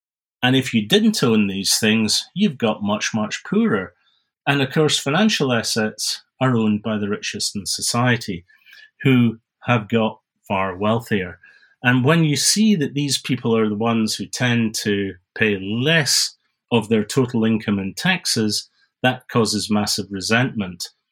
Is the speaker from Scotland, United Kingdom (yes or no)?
yes; Scotland, United Kingdom; despite being a Scotsman, which makes me naturally tending towards socialism